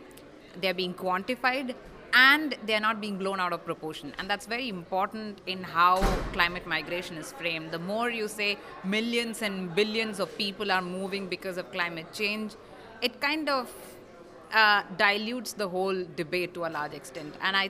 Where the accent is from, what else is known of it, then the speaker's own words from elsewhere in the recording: India; and like I come from India